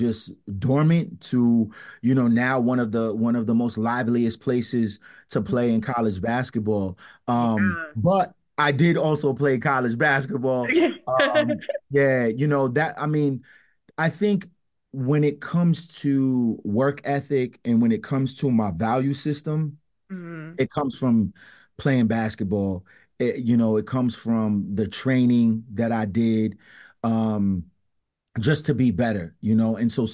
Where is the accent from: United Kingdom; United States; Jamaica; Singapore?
United States; Providence, Rhode Island; Yeah, born and raised in Providence.